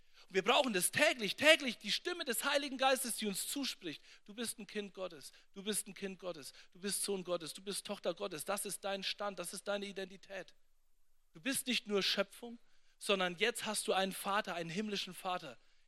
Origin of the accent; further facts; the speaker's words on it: Nuremberg, Bavaria, Germany; ich bin ein Franke. Ja, ich bin in Nürnberg aufgewachsen, in der Südstadt in Nürnberg.